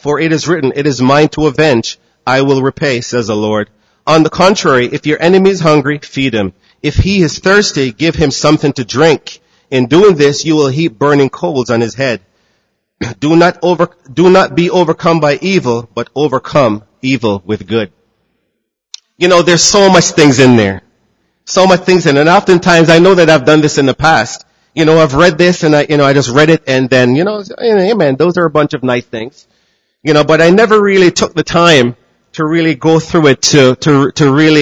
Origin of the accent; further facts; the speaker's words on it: Jamaica; I'm from Jamaica, the land of the fast runners.